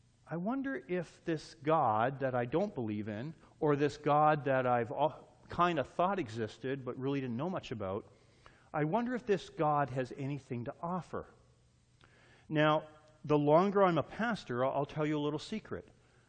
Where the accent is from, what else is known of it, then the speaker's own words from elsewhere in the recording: Canada; And I have two Thanksgivings because I'm Canadian.